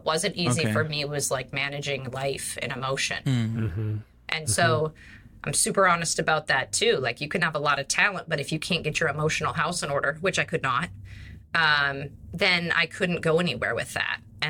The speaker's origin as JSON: {"language": "English", "region": "Iowa", "country": "United States", "tie": "born or raised there", "also_born_or_lived": "Minnesota", "said": "I tell people I grew up in Iowa and Minnesota because I grew up, he was in Minnesota, she was in Iowa, but only about 70 miles from each other."}